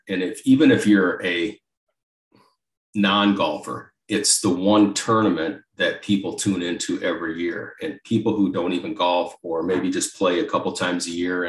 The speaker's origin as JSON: {"language": "English", "town": "Dubuque", "region": "Iowa", "country": "United States", "said": "As you said, I'm from Dubuque, Iowa, and pretty much lived here my whole life."}